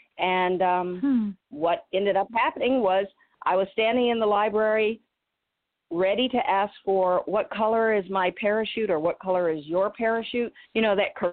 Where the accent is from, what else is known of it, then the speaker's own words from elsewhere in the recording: Illinois, United States; also born or lived in Michigan, United States; And as a child, I became a storyteller because I grew up in the Midwest, Illinois and Michigan.